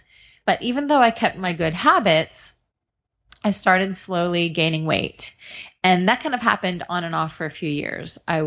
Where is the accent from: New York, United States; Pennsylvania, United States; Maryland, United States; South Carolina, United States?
Pennsylvania, United States; I grew up in Pennsylvania, and my dad owned a restaurant, and my mom was a wonderful cook